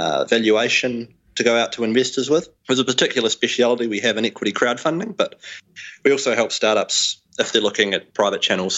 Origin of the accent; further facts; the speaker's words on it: New Zealand; now in Europe; I come from New Zealand originally. I now base myself in Europe